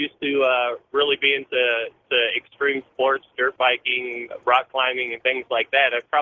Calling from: Arizona, United States; from Arizona right now.

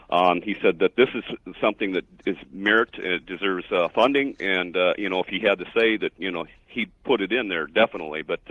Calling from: San Diego, California, United States; I'm calling from San Diego, listening to 600 AM Kogo.

